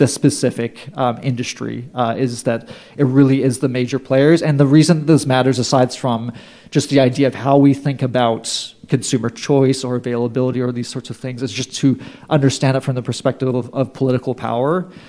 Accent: Canada; now in United States; something that is, of course, interesting coming to the U.S. as a Canadian is seeing how different many parts of alcohol retail are.

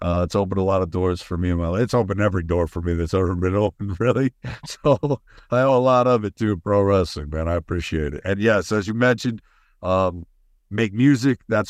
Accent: Northeast, United States; Taker, that's what I grew up on growing up in the Northeast right here.

